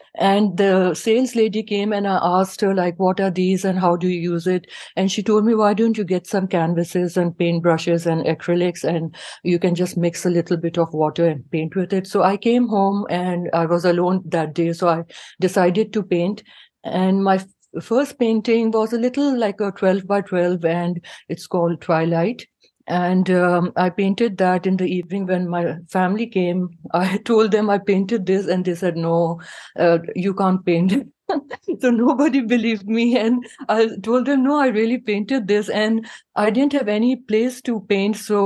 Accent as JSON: {"language": "English", "country": "Pakistan", "lives_now": "Minneapolis, United States", "said": "I am originally from Pakistan. I've been practicing medicine here in the United States for the last 25 years. So I'm a practicing rheumatologist in Minneapolis."}